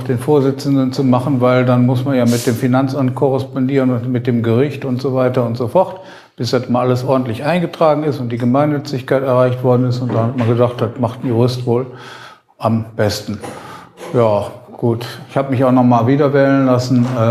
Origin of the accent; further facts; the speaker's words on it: Düsseldorf, North Rhine-Westphalia, Germany; Ich habe tatsächlich hier an der Uni studiert in Köln als Düsseldorfer, aber war natürlich Heimschläfer.